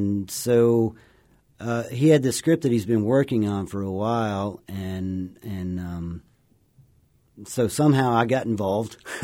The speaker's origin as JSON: {"language": "English", "region": "Texas", "country": "United States", "said": "So I'm originally from Texas, and so it was nice to find a place in the desert to come to."}